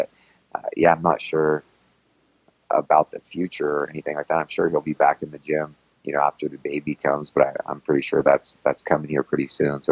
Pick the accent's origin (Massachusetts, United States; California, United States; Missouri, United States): California, United States; Sacramento; I'm from Sacramento, so that's my gym, and it always will be.